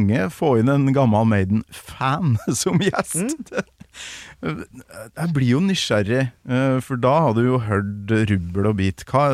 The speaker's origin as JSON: {"language": "Norwegian", "town": "Bergen", "region": "Vestland", "country": "Norway", "tie": "born or raised there", "said": "Bergen, heimbyen min liksom."}